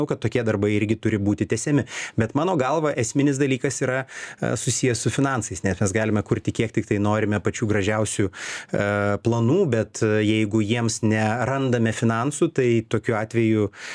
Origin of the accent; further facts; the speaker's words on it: Panevėžys, Panevėžys County, Lithuania; Štai ten aš pats esu iš Panevėžio, tai Panevėžyje nemažai lankiausi.